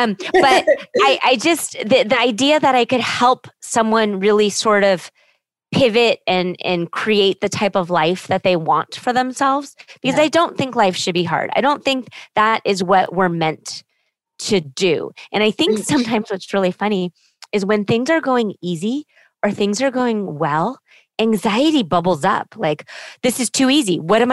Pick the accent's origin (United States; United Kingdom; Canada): United Kingdom; Scotland; I'm a real person. I answer my email. I'm Scottish. I don't pay for a VA.